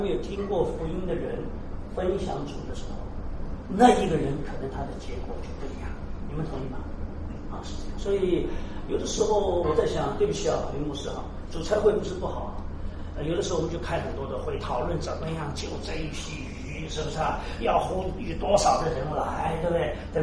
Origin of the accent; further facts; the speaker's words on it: Shanghai, China; 因为我自己的家庭，我上海人，我们四家就是做生意的嘛